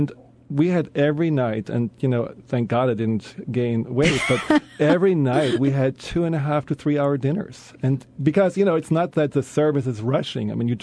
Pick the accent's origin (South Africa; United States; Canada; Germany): Germany; Baden-Württemberg; You know, I grew up in the Black Forest, and there is really this magic there in some ways.